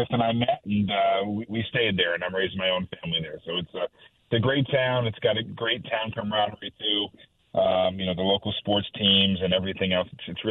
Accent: Brookfield, Connecticut, United States; it runs from essentially from Brookfield, where that's my hometown, all the way up to the Massachusetts border.

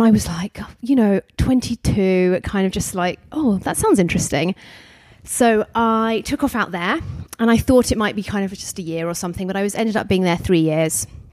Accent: Tunbridge Wells, South East England, United Kingdom; Yeah, so I grew up in Kent. I'm the eldest of four. So Kent, where I grew up, a town called Tunbridge Wells, it's around an hour from London, and it's kind of this pretty little town.

